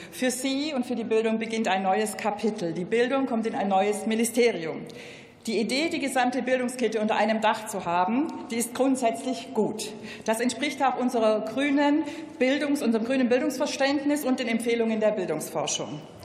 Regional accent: Baden-Württemberg, Germany; Ich komme aus Baden-Württemberg. Sie wissen, wir können alles außer Hochdeutsch.

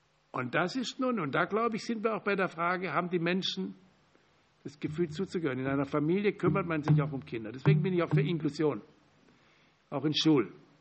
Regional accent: Baden-Württemberg, Germany; Wenn Sie aufgewachsen sind im Schwarzwald, wie ich bin, haben Sie in den 50er, 60er Jahren selten jüdische Menschen erlebt.

